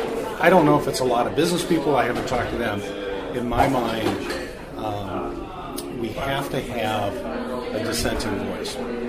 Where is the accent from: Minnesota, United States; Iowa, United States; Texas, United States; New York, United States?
Minnesota, United States; I moved there when I was in junior high. So moved around before that. So this is my hometown.